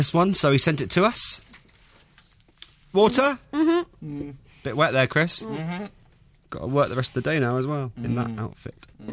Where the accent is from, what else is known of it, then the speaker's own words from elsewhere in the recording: Southampton, South East England, United Kingdom; We met in Southampton because I am from Southampton